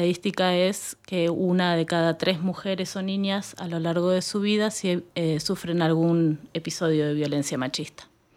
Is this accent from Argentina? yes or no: yes; Patagonia, Argentina; Vengo del sur de la Argentina, de la Patagonia, un lugar muy lindo para todos los que puedan ir a conocer.